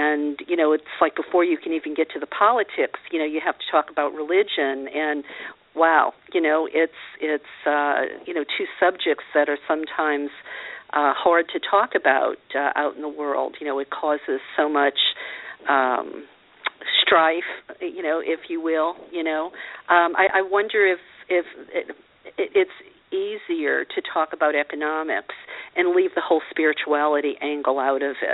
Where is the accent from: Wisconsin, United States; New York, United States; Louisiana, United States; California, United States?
Louisiana, United States; I mean, I grew up a Catholic in Louisiana.